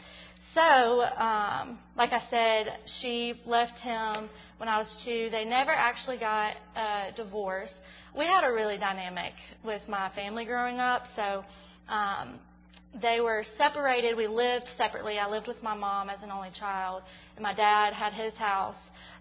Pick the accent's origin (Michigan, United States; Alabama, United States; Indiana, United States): Alabama, United States; Montgomery; So, anyways, I grew up in Montgomery. I was an only child